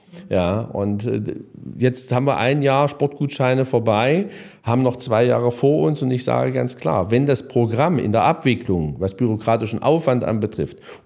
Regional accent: Halle, Saxony-Anhalt, Germany; weil Sie das Beispiel meiner Heimatstadt Halle benannt haben

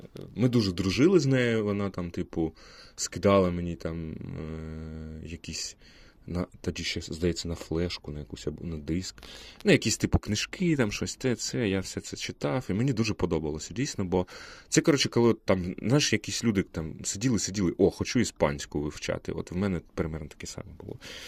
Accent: Luhansk, Luhansk Oblast, Ukraine; В мене не було української мови в школі, бо я з Луганську.

